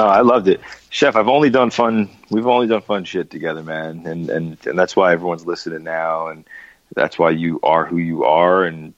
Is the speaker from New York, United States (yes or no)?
yes; Long Island, New York, United States; Like, something I learned as like an American, I'm American from Long Island. I'm a Jew from Long Island.